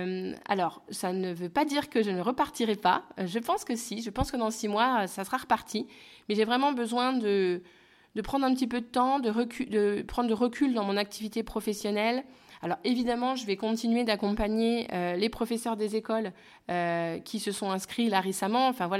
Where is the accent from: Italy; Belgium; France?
France; je suis française et que j'apprends l'anglais que depuis 2 ans et demi.